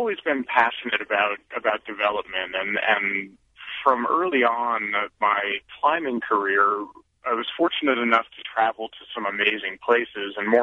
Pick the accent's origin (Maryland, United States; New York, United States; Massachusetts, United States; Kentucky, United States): Massachusetts, United States; I got into climbing, surprisingly, at a pretty young age, growing up in Massachusetts through my parents and a family friend